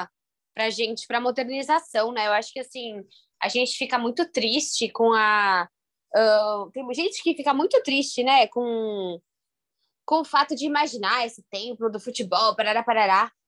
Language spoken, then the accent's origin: Portuguese; São Paulo, Brazil; Eu que sou de São Paulo, eu tenho sim o privilégio de estar perto do Canindé